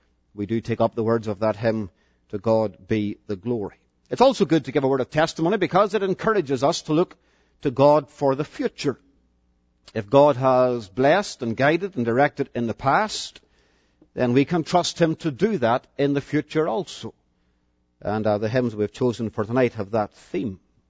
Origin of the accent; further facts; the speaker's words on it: Londonderry, Northern Ireland, United Kingdom; I'm not an American. I was born and brought up in the city of Londonderry in Northern Ireland.